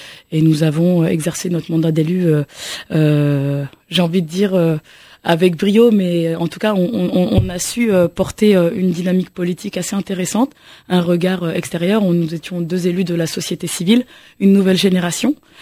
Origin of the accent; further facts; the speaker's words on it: Cergy, Île-de-France, France; je suis née à Cergy, j'ai grandi à Cergy, mes parents ont vécu à Cergy, une vraie cergissoise dans l'âme, c'est le cas de le dire.